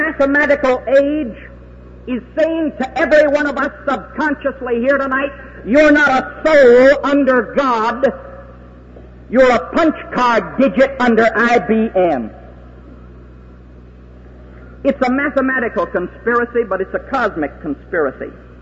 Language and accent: English; Kerrville, Texas, United States; born there; I was born in Kerrville, which is District 21, Texas.